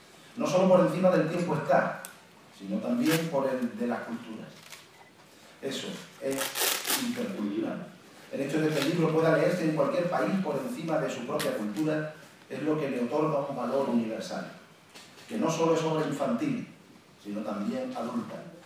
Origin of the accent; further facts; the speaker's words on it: Los Palacios y Villafranca, Andalusia, Spain; En un arriate de la Huerta de la Noria, que en mi pueblo de los Palacios mimaba Joaquín Romero Murúa